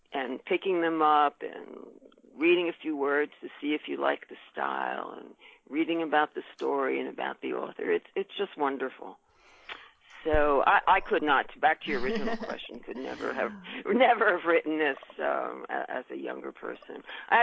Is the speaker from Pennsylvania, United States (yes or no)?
yes; Philadelphia, Pennsylvania, United States; I grew up in Philadelphia.